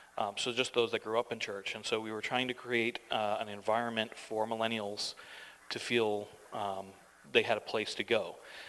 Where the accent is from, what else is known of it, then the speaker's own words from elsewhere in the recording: New Hampshire, United States; I'm originally from New Hampshire, and the snow there is feet, measured in feet, not inches.